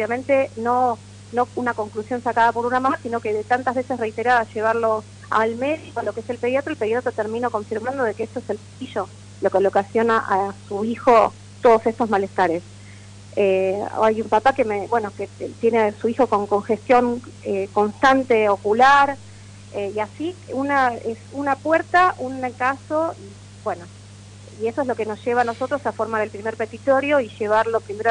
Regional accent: San Lorenzo, Santa Fe, Argentina; en mi caso, yo que soy de San Lorenzo

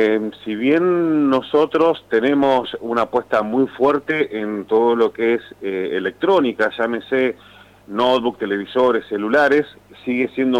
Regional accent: Fray Luis Beltrán, Santa Fe, Argentina; bueno, yo que soy de Fray Luis Beltrán

